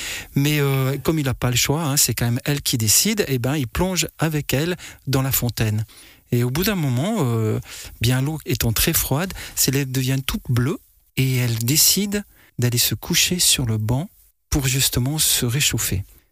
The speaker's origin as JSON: {"language": "French", "town": "Mottec", "region": "Valais", "country": "Switzerland", "said": "je viens aussi du Val d'Anniviers, où là, il y a toute cette culture du conte un peu ancestrale. J'ai toujours été bercé, j'ai toujours beaucoup aimé ces veillées, parce que je viens de Motec, c'est vraiment un endroit très perdu dans le Val d'Anniviers."}